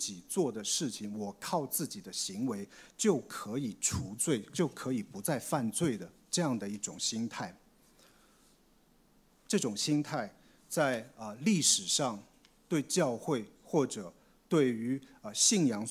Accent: China; 我作为一个中国人，我本来是非常喜欢竹子的嘛

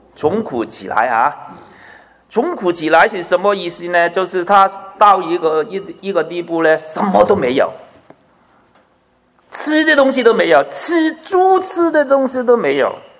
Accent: Guangdong, China; 所以世界上有一句说话，就是我们广东人说

